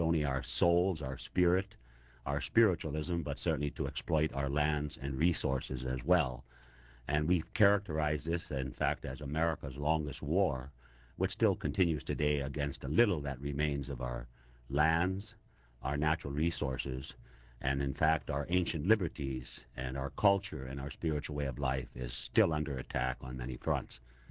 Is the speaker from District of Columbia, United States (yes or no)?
no; Minnesota, United States; Well, first of all, I come from the Chippewa Nation in Minnesota